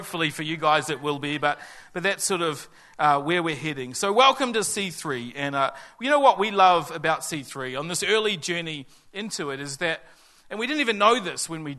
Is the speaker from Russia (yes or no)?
no; Tauriko, Bay of Plenty, New Zealand; But I grew up in the Bay of Plenty out at Tauriko when it was still country out there and not industrial area up Elk Road.